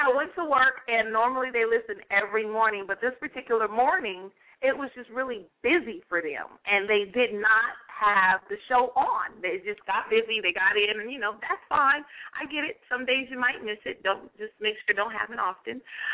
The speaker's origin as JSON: {"language": "English", "town": "Stockton", "region": "California", "country": "United States", "tie": "born or raised there", "said": "She's from my hometown, Stockton, California."}